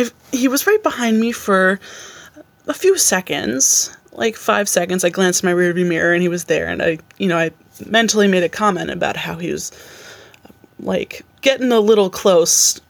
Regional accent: Albany, New York, United States

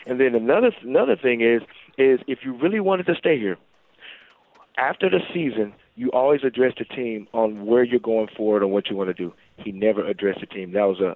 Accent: Denver, Colorado, United States; I'm from Denver, Colorado. I grew up there.

